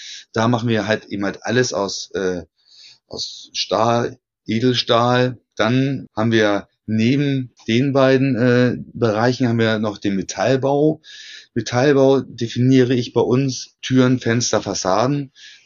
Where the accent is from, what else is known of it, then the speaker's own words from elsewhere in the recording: Hamburg, Germany; born there; ich bin Hamburger, obwohl ich nie in Hamburg gewohnt habe, sondern da nur geboren bin.